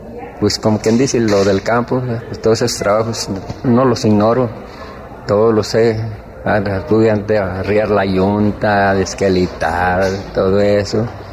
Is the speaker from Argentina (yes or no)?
no; San José Parangueo, Guanajuato, Mexico; born there; Nací aquí en San José Parangueo, Guanajuato.